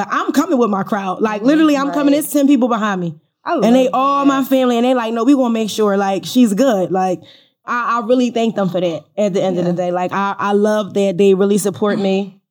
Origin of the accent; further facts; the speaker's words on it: Philadelphia, Pennsylvania, United States; Of course, we're from Philly.